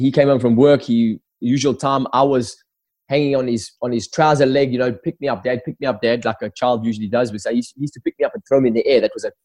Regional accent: South Africa; growing up in South Africa, it was a very, very tough time for me. I was born in 66. I was born into racist, apartheid South Africa at its height, extremely racist, extremely violent. I grew up right next door to a police station.

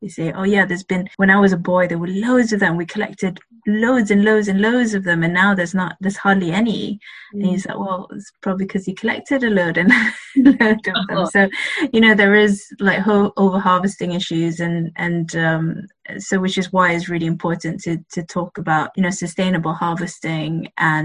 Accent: Malaysia; I come from Malaysia, so it's Southeast Asia

